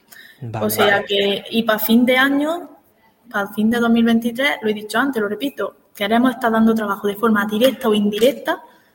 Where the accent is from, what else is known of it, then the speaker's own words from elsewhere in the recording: Cantarrana, Spain; Cantarrana, que es mi pueblo, que es un pueblo, yo digo, somos muy pocos habitantes, somos 30 o 40